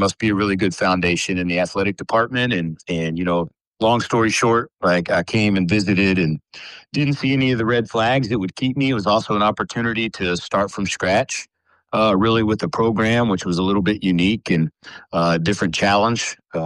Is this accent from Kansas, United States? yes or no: yes; Kansas, United States; I grew up in Kansas. I was a Danny and the Miracles, 1988 Jayhawks.